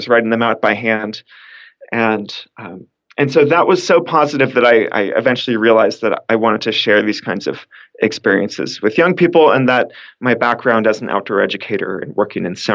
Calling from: New Zealand; So I'm recording from New Zealand right now, and I'm close to the adventure capital of New Zealand, which is Queenstown.

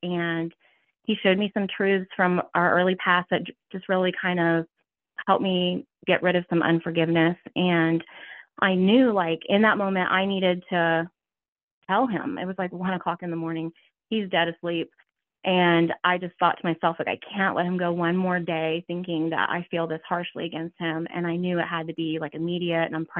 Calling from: Ohio, United States; I'm calling in from Ohio.

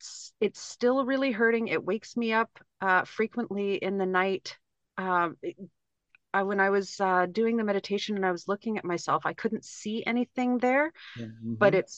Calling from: Victoria, British Columbia, Canada; I'm calling from Victoria, British Columbia, Canada.

